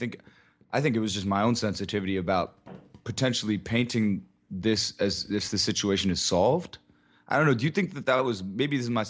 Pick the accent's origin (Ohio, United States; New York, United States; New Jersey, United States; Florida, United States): Florida, United States; Tampa; When growing up in Tampa, growing up where I grew up, everyone was a Republican only because their parents were Republican.